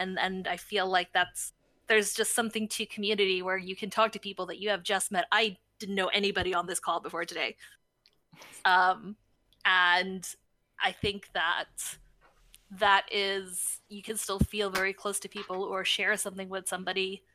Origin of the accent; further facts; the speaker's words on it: Sweden; I am this color, and I grew up in Sweden. I grew up in a country where most people don't look like me